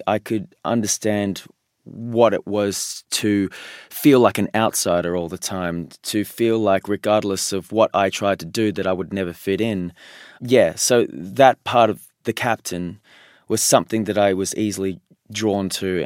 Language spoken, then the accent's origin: English; Australia; Growing up in Australia, I inherently just didn't feel like that part of my identity was ever really something that I could be proud